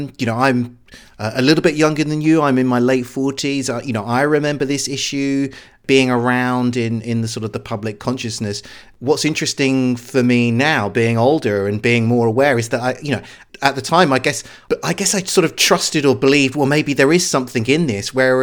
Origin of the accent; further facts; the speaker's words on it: United Kingdom; I'm obviously a British person, sort of looking at this topic from afar.